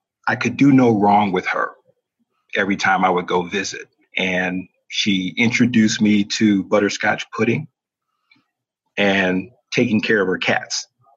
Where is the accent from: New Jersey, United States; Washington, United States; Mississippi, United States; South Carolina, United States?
South Carolina, United States; also born or lived in Hempstead, New York; I was born August 12, 1970, Hempstead, New York. And I was back and forth between New York and South Carolina, where I would say the bulk of my formative years was in South Carolina.